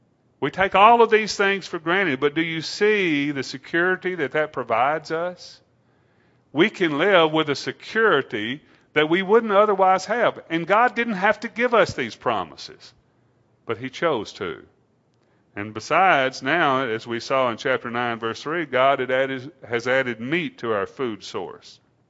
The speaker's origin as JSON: {"language": "English", "region": "Louisiana", "country": "United States", "tie": "born or raised there", "said": "because I grew up in Louisiana on a farm"}